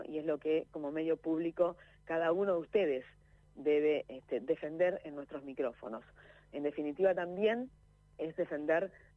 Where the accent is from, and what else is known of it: Argentina